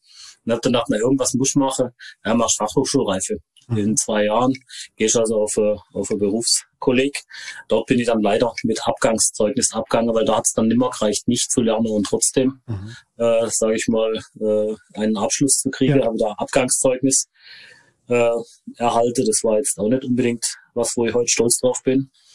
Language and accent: German; Konstanz, Baden-Württemberg, Germany; born there; ich bin in Konstanz geboren, am schönen Bodensee.